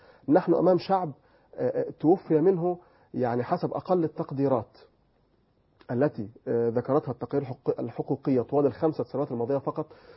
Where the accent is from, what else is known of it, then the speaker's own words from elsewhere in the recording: Egypt; علينا جميعا كمصريين